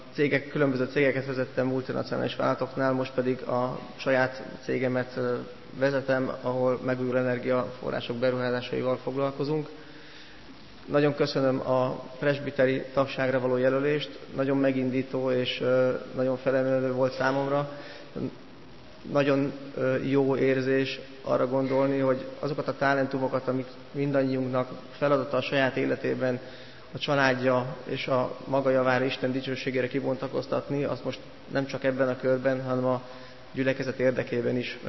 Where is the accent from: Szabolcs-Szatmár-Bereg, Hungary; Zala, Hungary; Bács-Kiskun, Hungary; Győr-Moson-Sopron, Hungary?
Zala, Hungary; Zalaegerszeg; also born or lived in Pécs; now in Budapest, Hungary; Zalaegerszegen születtem, ott is nevelkedtem, jártam iskolákba, és az Úr elhívását meghalva 20 éves koromban felnőttként keresztelkedtem és konfirmáltam.